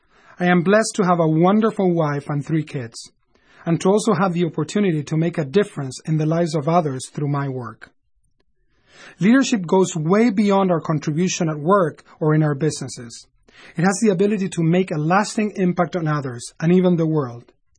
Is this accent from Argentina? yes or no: yes; Argentina; now in United States; I'm originally from Argentina, but my grandparents are originally from Italy, and I now live in the U.S.